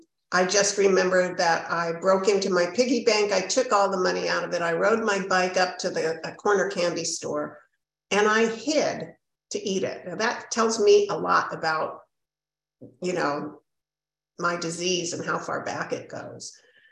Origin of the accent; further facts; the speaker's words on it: Los Angeles, California, United States; As Joe said, I was originally from Los Angeles. I came into OA in Los Angeles. I wasn't born there, but I grew up in LA. And I come from a Jewish family.